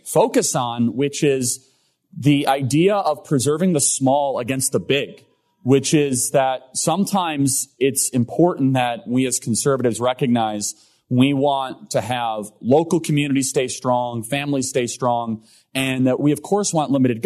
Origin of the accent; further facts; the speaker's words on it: Chicago, Illinois, United States; I grew up in Chicago, so it's not too far.